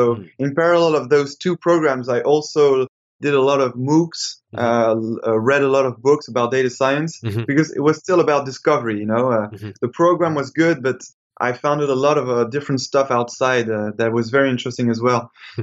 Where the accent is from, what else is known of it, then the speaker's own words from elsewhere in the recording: Paris, Île-de-France, France; I was born in Paris. I was raised in Paris as well. So I've been living nearly all my life in Paris.